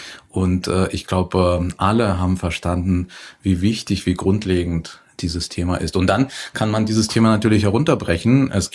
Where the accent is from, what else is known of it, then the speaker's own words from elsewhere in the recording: Astrakhan, Astrakhan Oblast, Russia; dass Raketen aus Russland in Richtung Kiew aus Astrachan abgeschossen werden, also aus meiner Heimatstadt, auf meinen Kopf.